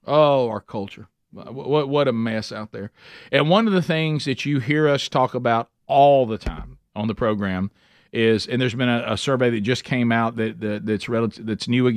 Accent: Southern United States, United States; anybody I ever knew growing up in the Bible Belt and in cultural Christianity.

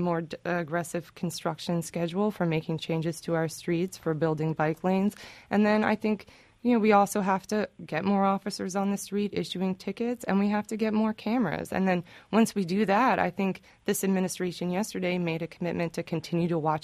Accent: Brooklyn, New York, United States; I'm a native New Yorker. I grew up in Park Slope, Brooklyn

